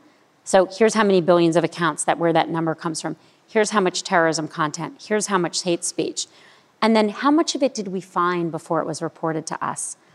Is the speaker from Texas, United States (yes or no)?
no; Miami, Florida, United States; I grew up in Miami, I went to public school.